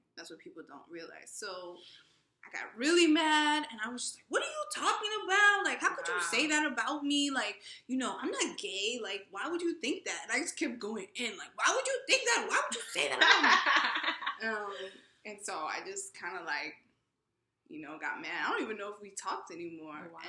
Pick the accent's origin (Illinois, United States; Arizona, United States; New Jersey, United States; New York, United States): New York, United States; New York City; I grew up in New York City, girls would kiss on the cheek